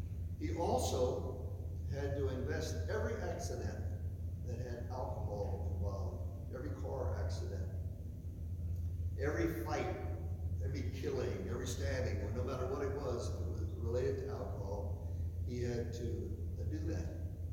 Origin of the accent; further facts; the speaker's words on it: Brenham, Texas, United States; But I was born and raised in Brenham, Texas. It's also the place where that famous ice cream, Bluebell ice cream, is made.